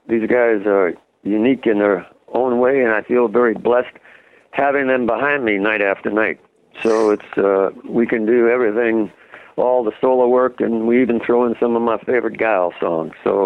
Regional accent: Bronx, New York, United States; And I grew up in the Bronx, not far from where … came from, so I got hooked real early.

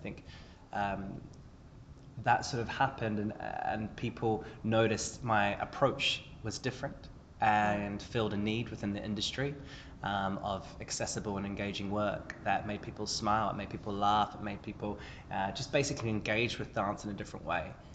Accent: New Zealand; So, I come from New Zealand originally, where I got into acting at a very young age

